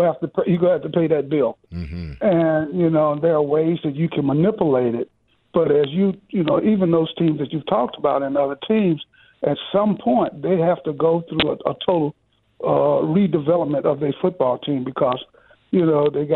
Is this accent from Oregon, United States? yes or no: no; Muscle Shoals, Alabama, United States; I grew up in Muscle Shoals, which is what, maybe 2 hours from there.